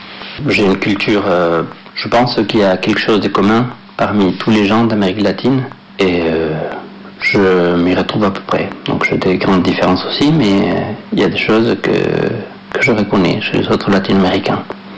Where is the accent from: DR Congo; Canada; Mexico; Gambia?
Mexico; French is a second language; Donc je viens du Mexique, on dirait en France, que c'est un pays du Sud